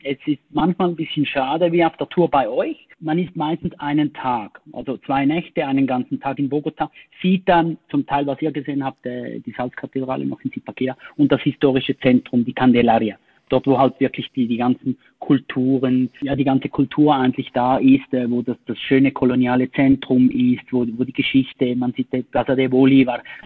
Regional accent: Switzerland; ich bin ein Schweizer und bin 2005 zum ersten Mal nach Kolumbien gekommen

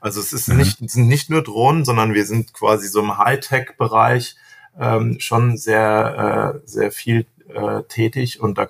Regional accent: Hesse, Germany; ich bin hier in der DJI-Niederlassung in Frankfurt angesiedelt, also ist ja nicht weit vom Odenwald, auch wo ich aufgewachsen bin.

